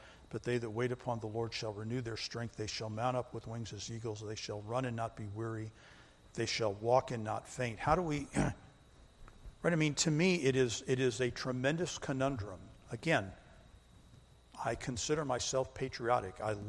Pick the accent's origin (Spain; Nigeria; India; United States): United States; because I'm an American. It's my heartbeat. I love my country.